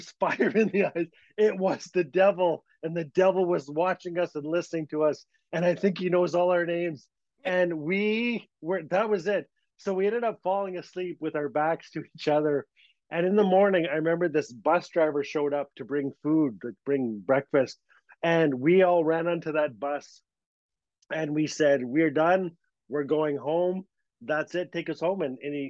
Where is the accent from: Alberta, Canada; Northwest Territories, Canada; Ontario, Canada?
Northwest Territories, Canada; Fort Smith; I can trace it back to these stories around the campfire growing up in Fort Smith, Northwest Territories.